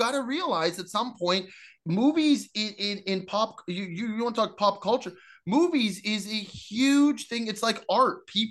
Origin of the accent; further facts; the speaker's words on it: Burnaby, British Columbia, Canada; He's Burnaby. Yeah, he's from my hometown.